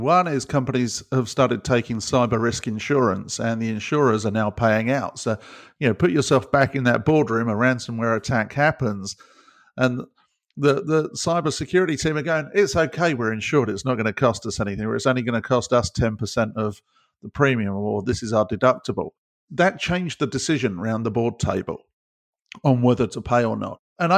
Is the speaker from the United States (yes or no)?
no; United Kingdom; I'm a Brit.